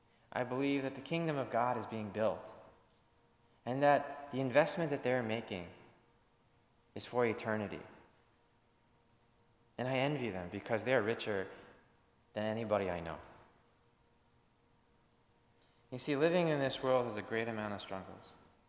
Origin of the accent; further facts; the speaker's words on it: Canada; now in United States; As a Canadian citizen living as an American resident, I think about that sometimes.